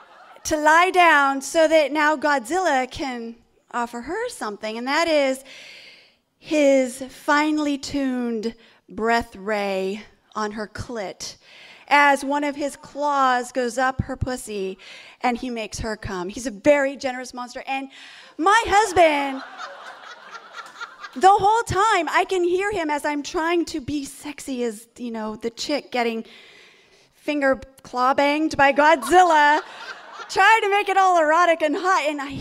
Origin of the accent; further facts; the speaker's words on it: Sacramento, California, United States; Okay, I'm from Sacramento, and that's where I'm going to take you right now.